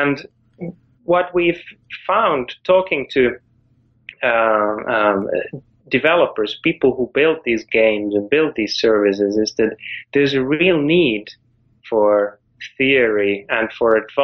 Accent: Finland; Well, I'm from Finland originally

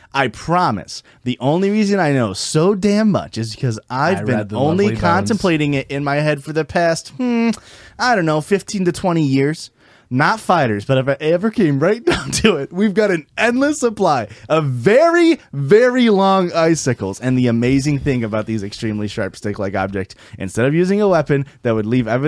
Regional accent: Canada; I'm Canadian

